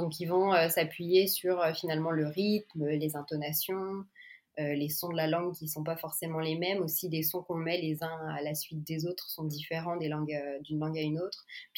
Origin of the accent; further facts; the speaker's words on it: France; also born or lived in New York; now in Montreal, Canada; Ouais, donc moi je suis française, je suis orthophoniste donc. J'ai une petite fille de 2 ans et nous on habite à Montréal. Mais avant, on était à New York